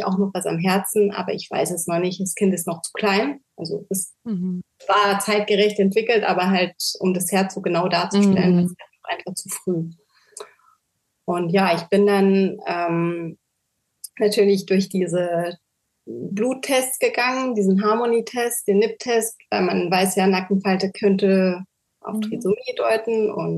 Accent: Luxembourg; ich bin 36 Jahre alt, ich komme aus Luxemburg

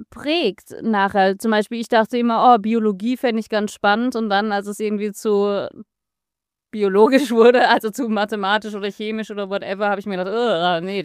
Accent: Austria; Ich bin ja in Österreich aufgewachsen

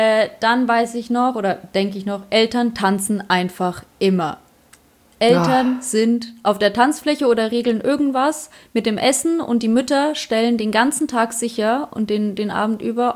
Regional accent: Poland; Bei uns in Polen gibt es nur den Alleinunterhalter.

